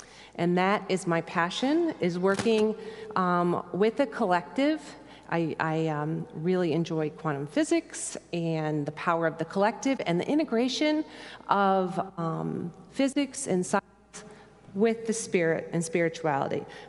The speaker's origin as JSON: {"language": "English", "town": "Wheaton", "region": "Illinois", "country": "United States", "said": "I'm from Chicago, Illinois, outside in Wheaton, Illinois. It's 30 miles west of the city."}